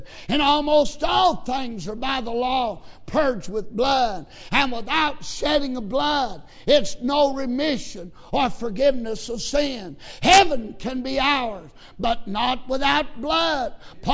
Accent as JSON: {"language": "English", "country": "United States", "said": "not because I'm an American, not because my ancestor was from Ireland, not because I live in Kentucky"}